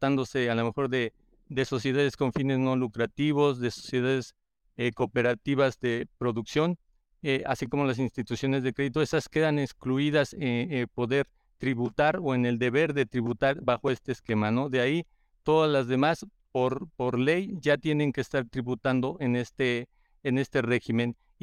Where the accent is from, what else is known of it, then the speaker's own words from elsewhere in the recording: Mexico; como buenos mexicanos, a veces dejamos todo a último momento